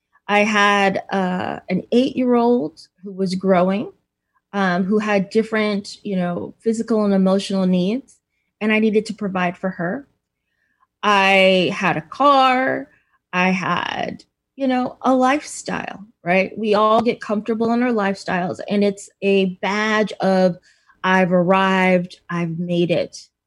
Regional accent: New York, United States; I'm originally from New York. I now live in the Pacific Northwest.

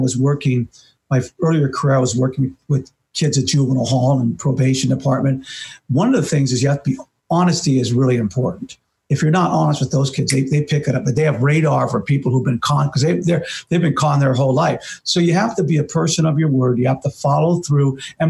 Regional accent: San Francisco, California, United States; I was from San Francisco, so I went to San Diego to work at the County Office of Education

